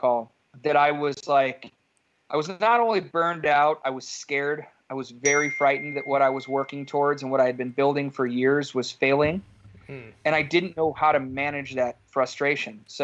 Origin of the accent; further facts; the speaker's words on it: Geneva, Illinois, United States; I grew up in Geneva, Illinois. So where I started Penrose is where I grew up. So I moved home after being in the city for almost 10 years.